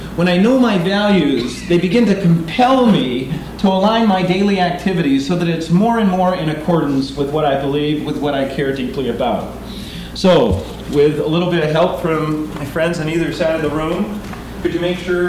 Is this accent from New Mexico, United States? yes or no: no; Iowa, United States; now in Seattle, United States; I came from Iowa, and because of climate and community, I wish we had more time to talk about the second one, there was very little homelessness in the towns we lived in Iowa.